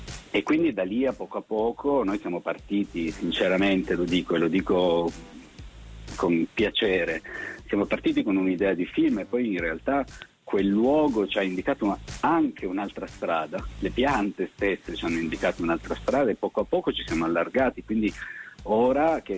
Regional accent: Turin, Piedmont, Italy; Io sono di Torino.

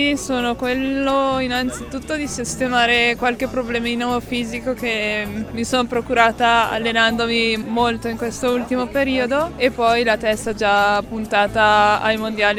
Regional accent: Trentino-Alto Adige, Italy; è veramente molto molto emozionante avere qui questa festa nel mio paese con tutta la gente della mia amata Val di Fassa.

